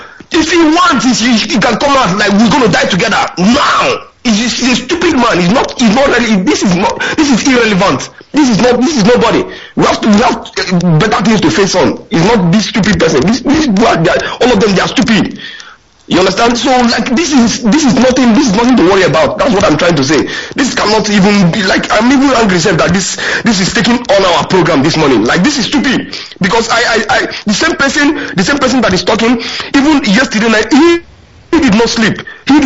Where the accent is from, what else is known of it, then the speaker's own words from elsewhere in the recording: Anambra, Nigeria; now in Sweden; I come from Anambra State, Agota local government.